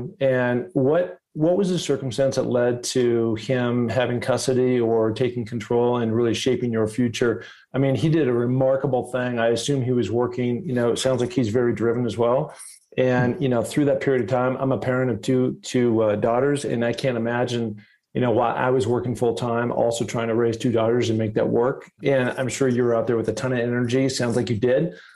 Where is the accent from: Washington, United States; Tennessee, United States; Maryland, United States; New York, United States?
Washington, United States; Seattle; But like I never even heard of speed skating, you know, especially growing up in Seattle.